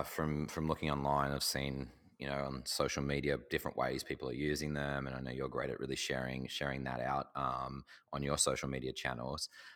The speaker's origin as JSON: {"language": "English", "country": "Australia", "tie": "born or raised there", "said": "I've been lucky to sort of growing up in Australia, where there's a very big focus on that sort of approach towards teaching and coaching."}